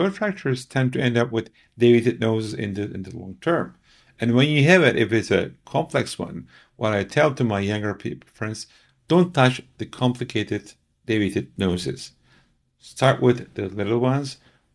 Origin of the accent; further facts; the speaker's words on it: Izmir, İzmir, Turkey; now in Dubai, United Arab Emirates; Mostly in my hometown, of course, in Izmir.